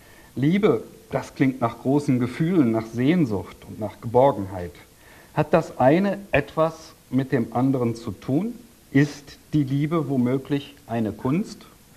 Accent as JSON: {"language": "German", "region": "Berlin", "country": "Germany", "said": "Ich als Berliner, bei uns läuft so, also fährt sowas ja kaum rum."}